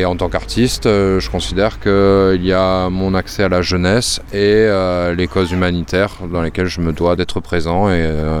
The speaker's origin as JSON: {"language": "French", "town": "Bordeaux", "region": "Nouvelle-Aquitaine", "country": "France", "moved": "as an adult", "said": "Donc, je suis parti de Bordeaux à 22 ans. Et quand je suis rentré sur Bordeaux, je ne trouvais plus de travail de graphiste parce qu'il y a beaucoup de graphistes à Bordeaux."}